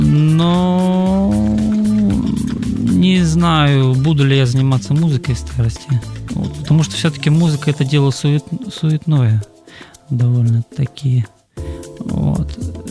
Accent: Novosibirsk, Novosibirsk Oblast, Russia; вот там в Новосибирске остались мои родственники. Я сам из Новосибирска.

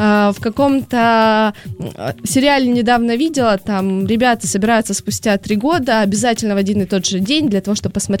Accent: Ukraine; А по украинскому телевидению, я с Украины

